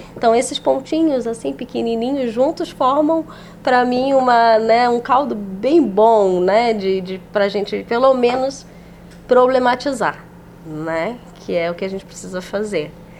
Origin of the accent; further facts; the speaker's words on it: Rio de Janeiro, Brazil; born there; eu nasci no Rio de Janeiro, né? E aí eu estudava numa escola pública municipal